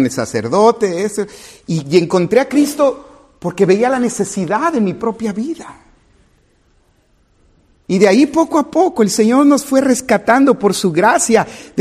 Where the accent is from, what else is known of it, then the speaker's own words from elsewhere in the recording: Tabasco, Mexico; accent: Tabasco; Donde me hacían burla de mi acento tabasqueño.